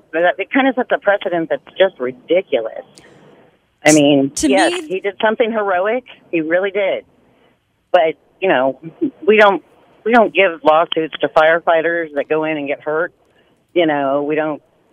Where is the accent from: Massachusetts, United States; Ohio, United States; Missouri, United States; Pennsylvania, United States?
Missouri, United States; Branson; now in Pleasant Valley, United States; I'm actually from Branson, Missouri. I live in Pleasant Valley now. And I'm, you know, this is really, like, weighing on my heart because that's my hometown.